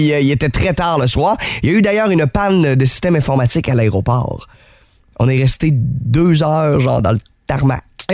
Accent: Quebec, Canada; Chaque fois que tu disais genre « ah, je viens du Québec »

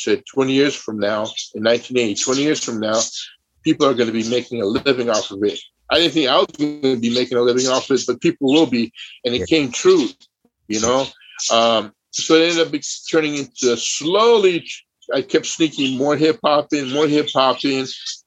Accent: Philippines; You know, I didn't plan on being the guy, being the first one, and especially being Filipino and Asian guy, being the first one, but kind of happened that way.

